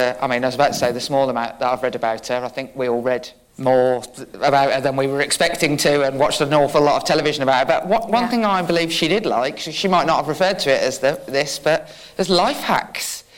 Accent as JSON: {"language": "English", "town": "Birmingham", "region": "West Midlands", "country": "United Kingdom", "tie": "born or raised there", "said": "Neither of us is a resident in London or from London, so it's nice for you to come to my hometown today."}